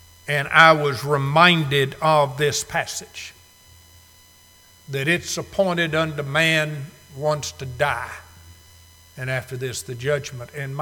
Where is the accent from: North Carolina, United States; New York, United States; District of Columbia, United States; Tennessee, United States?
Tennessee, United States; Chattanooga; my dearest childhood friend, Dana Davis, we grew up together in Chattanooga.